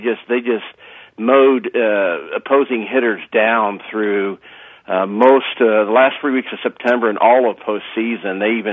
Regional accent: Galesburg, Illinois, United States; I grew up a Cub fan, and back when I was growing up in Galesburg, you were either a Cub or Cardinal fan.

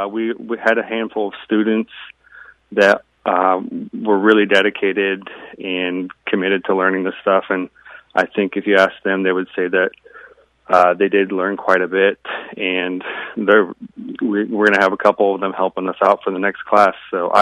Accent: Galesburg, Illinois, United States; now in Chicago, United States; I've been wanting to kind of give something back to Galesburg, my hometown, for a while. Mm-hmm. I actually live in Chicago. I've lived up here for 12 years, but I've always had a soft spot for Galesburg. I still have family and friends there.

